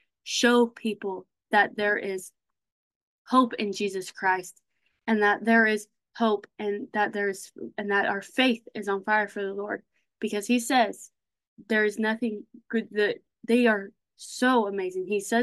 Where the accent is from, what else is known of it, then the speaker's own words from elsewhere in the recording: United States; And obviously, I love America. I'm an American girl through and through.